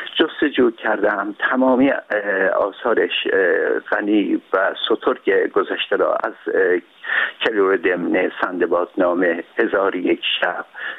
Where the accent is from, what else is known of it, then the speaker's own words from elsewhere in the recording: Urmia, West Azerbaijan, Iran; من در شهر خودم، یعنی ارومیه را که به عنوان سمبل شهرهای ایران قرار دادم